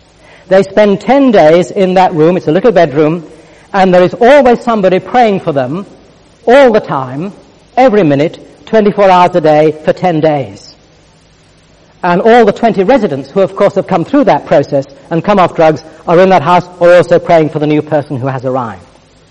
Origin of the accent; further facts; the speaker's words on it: Reigate, South East England, United Kingdom; I come from England, which was a good start. I said, well, tell me where in England. I said, I come from Reigate.